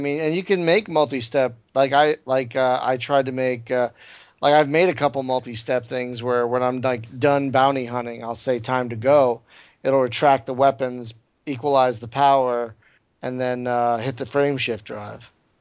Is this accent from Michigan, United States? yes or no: no; Philadelphia, Pennsylvania, United States; You know, because I'm from Philly and shit.